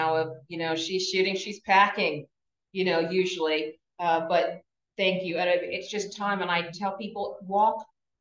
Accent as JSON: {"language": "English", "region": "Texas", "country": "United States", "tie": "born there", "also_born_or_lived": "North Carolina", "said": "I was born in Texas, but we spent a lot of time here."}